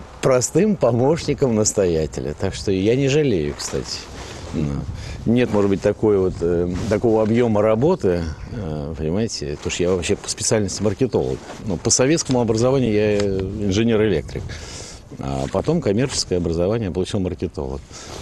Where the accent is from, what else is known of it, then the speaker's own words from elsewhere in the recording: Moscow Oblast, Russia; Я Подмосковье, да. Потому что мои все предки шатурские, рязанские, пра-пра-пра-пра. Так что... Такой дед вот откуда-то с Волги